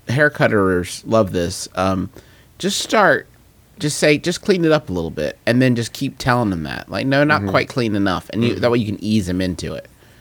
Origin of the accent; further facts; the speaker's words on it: Scotland, United Kingdom; I'm from Scotland